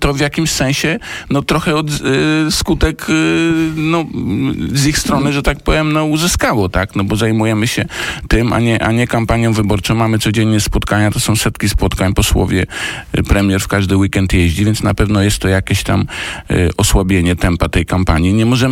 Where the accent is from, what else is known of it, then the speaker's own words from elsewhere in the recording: Gdańsk, Pomeranian Voivodeship, Poland; now in Tczew, Poland; jestem z Pomorza, tak, z Gdańska, mieszkam w Tczewie, ale to jest 30 kilometrów od Gdańska, więc Gdańsk znam bardzo dobrze